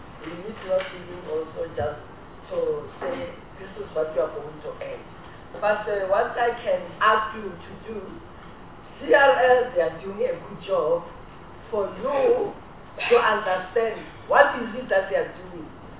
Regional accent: Pretoria, Gauteng, South Africa; You know, in Pretoria, I'm from Pretoria

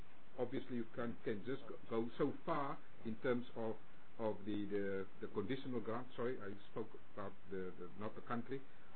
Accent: Western Cape, South Africa; English is a second language; I'm from the West Coast

